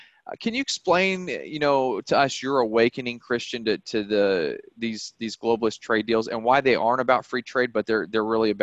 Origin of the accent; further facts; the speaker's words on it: Kansas, United States; he's from Kansas like I am, because Kansas is my home country. So I'm Kansan, and he's Kansan as well.